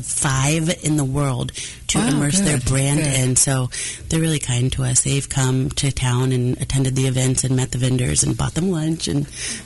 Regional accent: Kansas City, Missouri, United States; I grew up in Kansas City and we want to show their work off here.

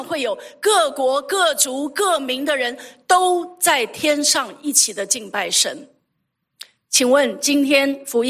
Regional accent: Taiwan; 我是从台湾来的哈，我还有这个家人在台湾哈

